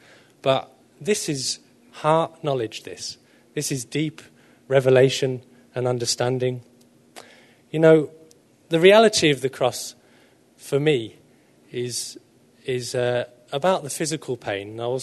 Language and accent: English; South East England, United Kingdom; I'm from Kent originally, and my mum lives up here now with us, and I grew up with my mum, and I was her only child.